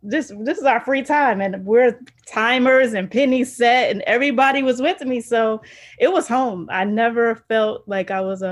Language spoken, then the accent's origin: English; New Jersey, United States; I'm from the generation, I'm from New Jersey. I'm from the generation that played outside.